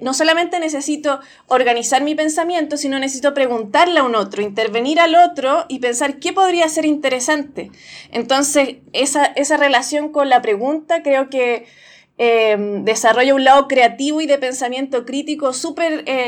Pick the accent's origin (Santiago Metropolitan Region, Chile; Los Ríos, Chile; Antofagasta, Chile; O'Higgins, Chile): O'Higgins, Chile; Rengo; Desde que tengo 15 años más o menos que hago radio de mi pueblo en Rengo hasta ahora